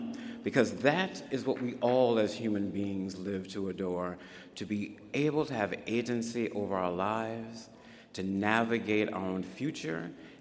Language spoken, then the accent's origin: English; Southern United States, United States; For those who know me as a Southerner, I love to stay up late and talk.